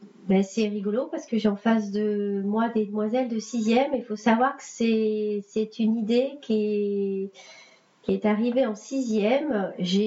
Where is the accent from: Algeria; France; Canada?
France; Île-de-France; Je viens de la région parisienne et voilà, j'ai souhaité enseigner